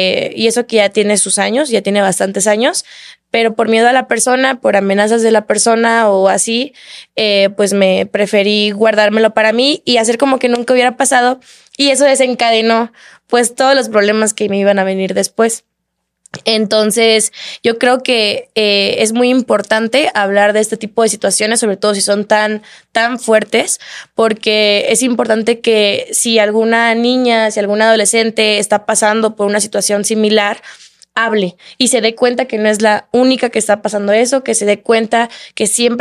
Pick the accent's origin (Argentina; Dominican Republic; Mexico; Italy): Mexico; Veracruz; accent: jarocho; now in Monterrey, Mexico; Soy de Veracruz, vivo en Monterrey. Me la paso en Ciudad de México y no sé si mudarme ahorita a Ciudad de México.